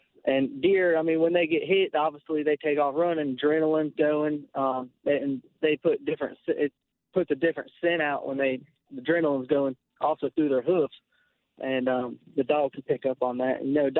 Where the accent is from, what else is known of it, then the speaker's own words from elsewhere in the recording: Indiana, United States; I'm not from South Carolina. I'm from Indiana.